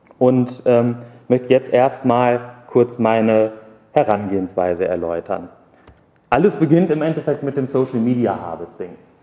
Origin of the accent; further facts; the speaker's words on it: North Rhine-Westphalia, Germany; ich bin im Kreis Lippe groß geworden